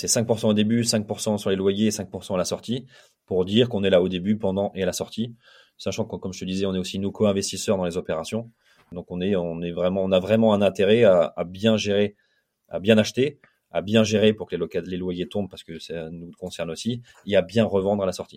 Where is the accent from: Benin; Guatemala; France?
France; Lille, Hauts-de-France; parce que moi je suis Lillois, j'habite à Lille